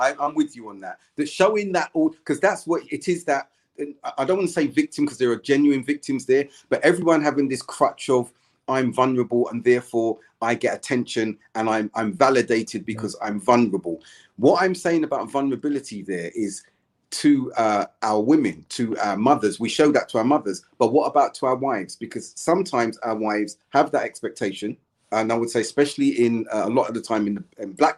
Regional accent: United Kingdom; You know, being British, that I'm that's one aspect, the British stiff upper lip.

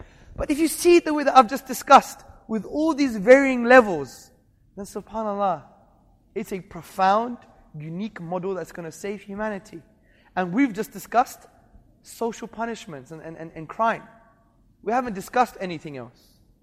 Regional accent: Hackney, London, United Kingdom; I was brought up in Hackney. I used to go to Soho, very bad area in London.

